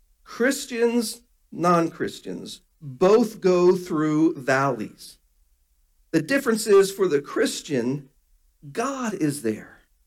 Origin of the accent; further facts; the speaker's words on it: Baltimore, Maryland, United States; We had an alley where I grew up in Baltimore. I grew up on Cortez Road, and they were row houses. This is back when row houses were really row houses.